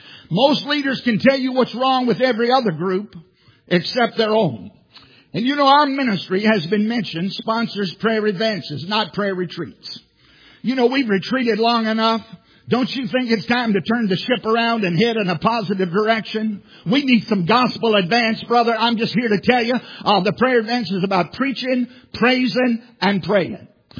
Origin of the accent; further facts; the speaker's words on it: Virginia, United States; I told you I grew up in Southside, Virginia. You can probably tell I'm not from Boston or the Bronx.